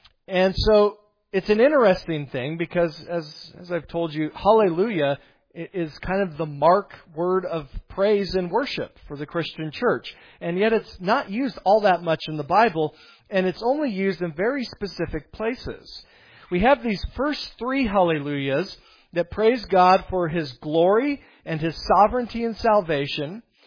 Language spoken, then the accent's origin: English; Montana, United States; just because we're from Montana and you don't hear the ocean.